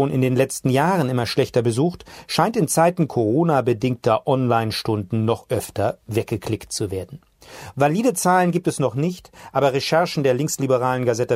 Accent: Poland; als Bürger der Republik, als Elternteil, als Pole, dem auch an der religiösen Erziehung in unserer Gesellschaft liegt

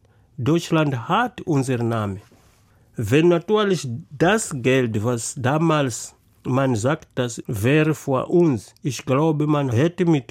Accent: Mozambique; German is a second language; Ich bin inzwischen nicht zufrieden, weil bei uns in Mosambik das Leben ist nicht so leicht, wie man denken kann.

